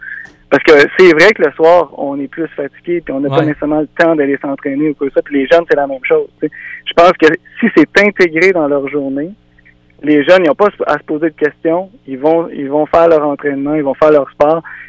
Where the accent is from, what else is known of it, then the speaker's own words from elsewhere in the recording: Rivière-du-Loup, Quebec, Canada; je viens de Rivière-du-Loup. J'allais à l'école Jolie au centre-ville à Rivière-du-Loup.